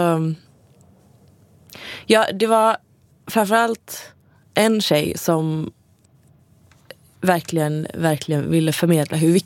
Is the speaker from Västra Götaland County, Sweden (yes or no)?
yes; Gothenburg, Västra Götaland County, Sweden; Men hemma i Göteborg så är det verkligen, det är åkrar, det är hästar och det är kor